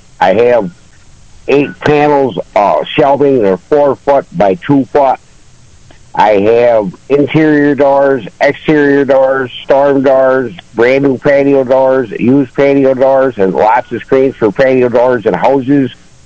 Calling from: Ashford, New York, United States; Calling from Ashford, New York.

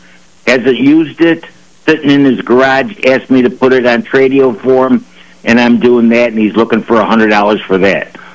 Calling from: Elma, New York, United States; Elma, New York.

